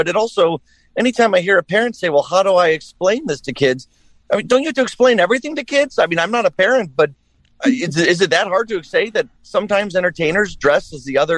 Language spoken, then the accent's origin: English; Downers Grove, Illinois, United States; I grew up in Downers Grove and I'm moving back to Downers Grove in a month.